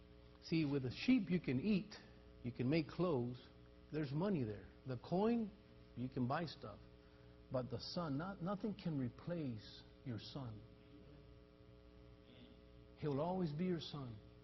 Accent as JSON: {"language": "English", "region": "Texas", "country": "United States", "tie": "born or raised there", "said": "I grew up in the Alazan Apache courts. I played sports there for La Guadalupe Church."}